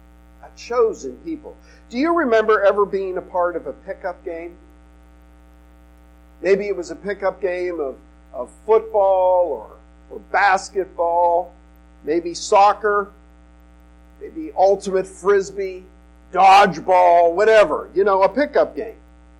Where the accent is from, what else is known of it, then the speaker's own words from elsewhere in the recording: Northeast, United States; Now, I grew up in the Northeast.